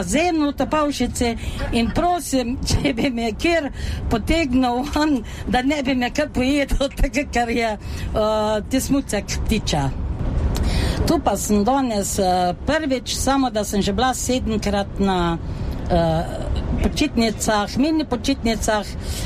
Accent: Šoštanj, Savinja, Slovenia; Sem iz Šoštana, ki vsi vete, kje je Šoštan

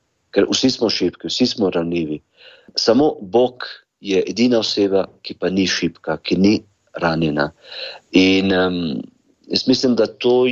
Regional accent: Trbovlje, Zasavje, Slovenia; da prihajam iz Trbovelj, iz Zasavja.

